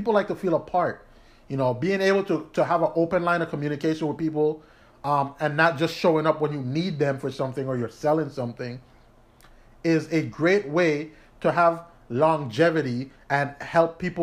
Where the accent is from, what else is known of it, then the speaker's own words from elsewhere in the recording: U.S. Virgin Islands; for example, I'm from the Virgin Islands.